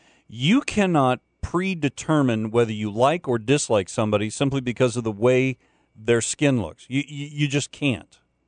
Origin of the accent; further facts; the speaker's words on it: Florida, United States; I remember as a kid watching the news growing up in Central Florida